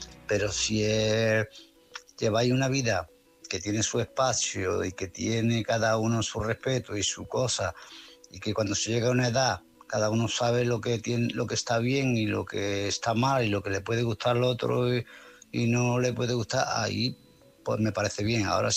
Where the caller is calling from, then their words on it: Málaga, Andalusia, Spain; de Málaga.